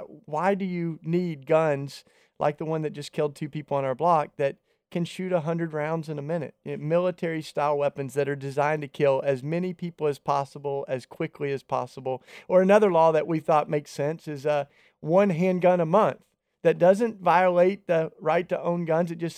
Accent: Tennessee, United States; And in my home state of Tennessee, Tony, some of these pastors are saying, bring your guns to church.

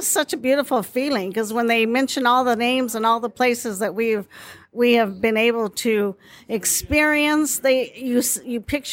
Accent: California, United States; I'm from California.

